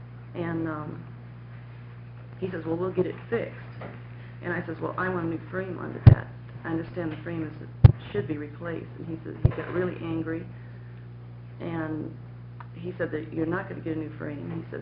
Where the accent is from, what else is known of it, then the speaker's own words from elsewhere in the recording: Ashland, United States; I'm from Ashland